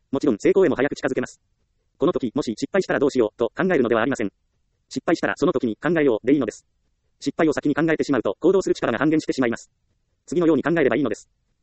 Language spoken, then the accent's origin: Japanese; Ehime, Japan; 私は愛媛県で生まれ、厳しい親元で育ちました。